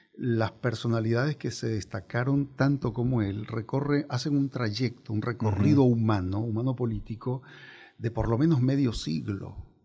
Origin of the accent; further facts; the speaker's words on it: Falcón, Venezuela; born there; yo nací en una península llamada Paraguaná.